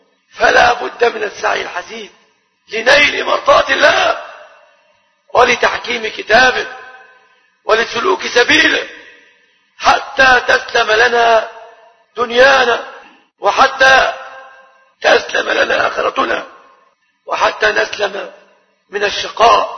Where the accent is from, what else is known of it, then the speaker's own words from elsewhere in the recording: Egypt; أن يحفظ بلادنا مصر